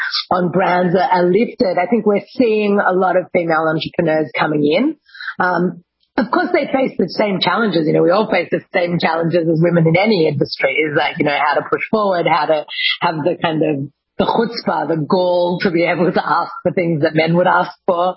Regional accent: Sydney, New South Wales, Australia; born or raised there

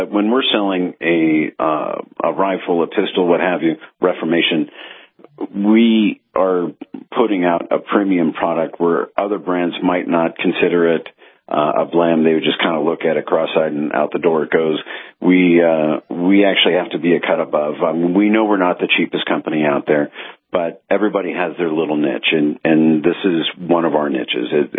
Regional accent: United States; And I'm an American.

